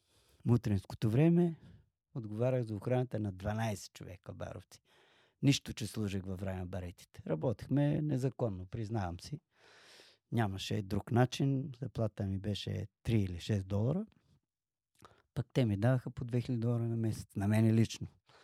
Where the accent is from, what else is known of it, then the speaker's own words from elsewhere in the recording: Dolni Okol, Sofia Province, Bulgaria; Аз съм роден и израсъл в Долни и Горни Окол. На 12 км.